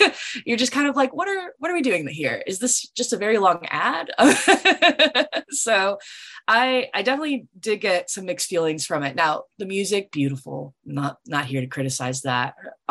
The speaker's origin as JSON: {"language": "English", "region": "Florida", "country": "United States", "said": "But, you know, I'm from Florida, I see a lot of Disney stuff."}